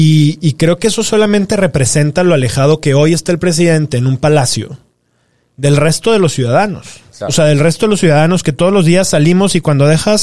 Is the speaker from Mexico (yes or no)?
yes; Guanajuato, Mexico; Tú y yo somos de Guanajuato